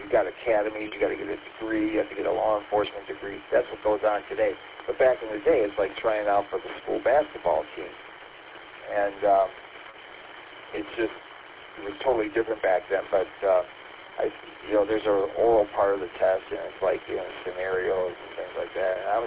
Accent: St. Clair Shores, Michigan, United States; Yeah, I grew up in St. Clair Shores, and I've known a lot of law enforcement personnel that have come and gone.

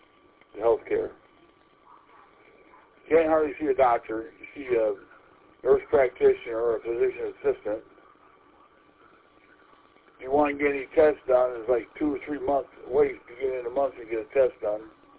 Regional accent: Kalamazoo, Michigan, United States; And most of you know that I'm originally from the Kalamazoo area. Moved up there full time, 2018. I absolutely love living up here in the north.

